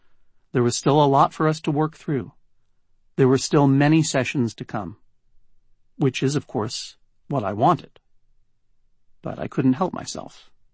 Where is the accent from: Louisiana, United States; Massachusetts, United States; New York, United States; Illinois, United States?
Massachusetts, United States; I am from Massachusetts. He is from Connecticut. And New Englanders do not say things like that.